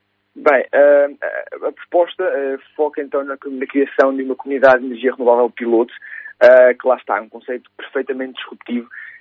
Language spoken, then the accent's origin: Portuguese; Aveiro, Portugal; also born or lived in Coimbra / Viseu; Eu nasci em Coimbra, depois vivi em Aveiro vivi em Viseu durante uma série de anos. No entanto, a minha família é toda Aveiro e acabei por voltar às origens e agora encontro-me em Aveiro há 5 anos.